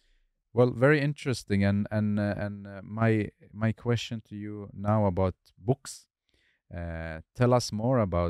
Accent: Baghdad, Baghdad Governorate, Iraq; I'm from Baghdad

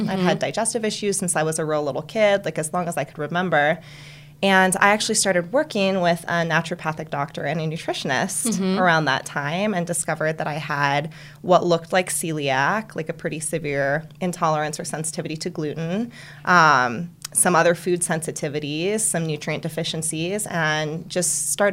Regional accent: Hawaii, United States; now in Colorado, United States; I grew up on Kauai, so very, mm-hmm. very small island

